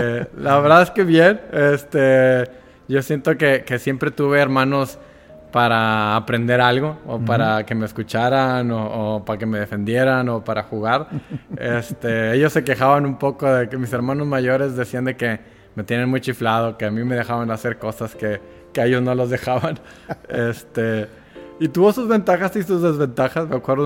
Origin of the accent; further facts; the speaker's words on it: Ciudad Victoria, Tamaulipas, Mexico; born there; Yo nací en Ciudad Victoria, Tamaulipas.